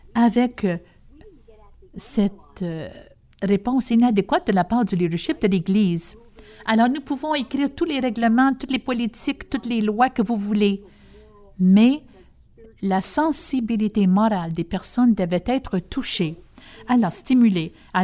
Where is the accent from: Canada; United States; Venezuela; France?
United States; French is a second language; parce que moi, je suis américaine